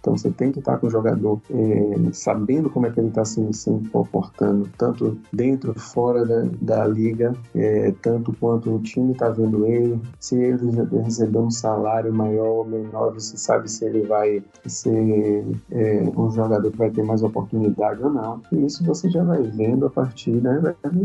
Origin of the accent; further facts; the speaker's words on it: Bahia, Brazil; como diz aqui na Bahia, que a gente é baiano, né?